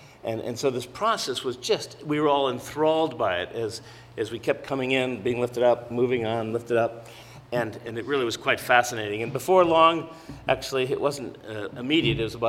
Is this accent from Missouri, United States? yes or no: no; Toledo, Ohio, United States; I grew up in Toledo, Ohio, actually, and I'd always wanted to get to know the Great Lakes better than I did.